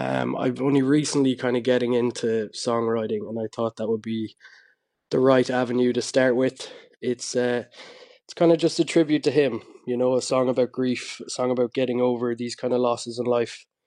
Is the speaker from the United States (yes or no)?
no; Ballinamore, Connacht, Ireland; No, I'm not a Galway man. I'm from Ballinamore in County Leitrim. Yes, I've just been living in Galway the last 5 years now for college.